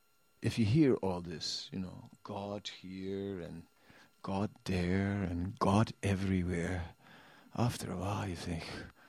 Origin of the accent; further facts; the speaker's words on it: Netherlands; English is a second language; I am from Holland